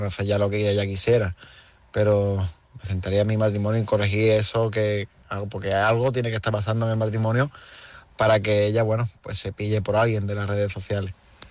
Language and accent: Spanish; Málaga, Andalusia, Spain; Vengo de Málaga.